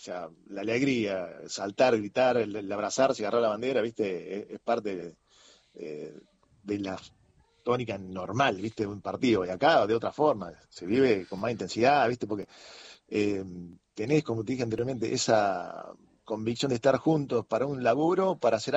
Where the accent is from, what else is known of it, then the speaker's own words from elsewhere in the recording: Argentina; somos argentinos